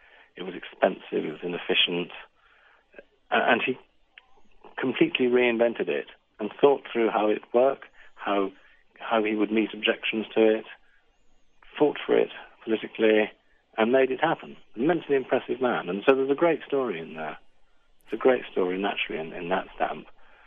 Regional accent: United Kingdom; Absolutely. I mean, I'm British.

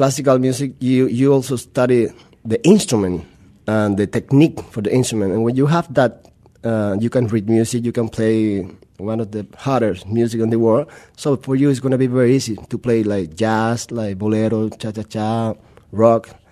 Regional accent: Cuba; now in Miami, United States; We started in 2000 in Miami, because we are from Cuba. We studied together in the same school, National School of Art, for 15 years, classical music, you know, Bach, Beethoven, Liszt, Chopin. And we left Cuba for different reasons to different countries.

